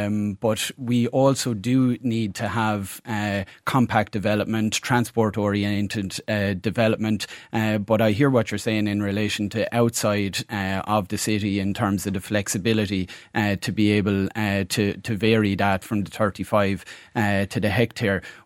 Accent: Waterford, Munster, Ireland; I'm from the middle. I'm from Waterford City.

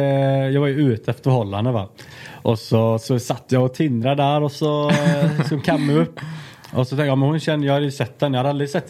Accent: Alingsås, Västra Götaland County, Sweden; jag är halvdansk gubbe från Alingsås typ.

